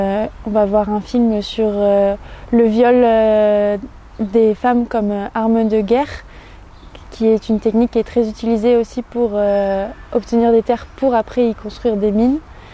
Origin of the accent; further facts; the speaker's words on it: Angola; now in Grenoble, France; Je vis à Grenoble et je suis étudiante en droit. Je suis congolaise, angolaise aussi.